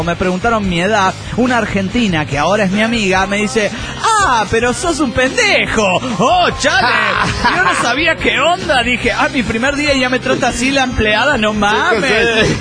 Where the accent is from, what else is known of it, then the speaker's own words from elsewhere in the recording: Valencia, Carabobo, Venezuela; de Valencia, Venezuela.